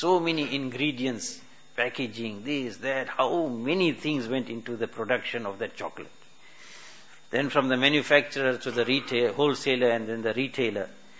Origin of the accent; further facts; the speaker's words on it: South Africa; And we came from South Africa to Madina Sharif and we're eating the mango here.